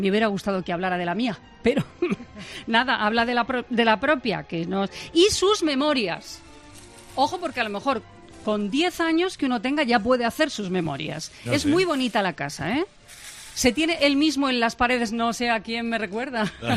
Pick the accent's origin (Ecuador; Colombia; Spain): Spain; Albacete, Castilla-La Mancha; Yo soy de Albacete.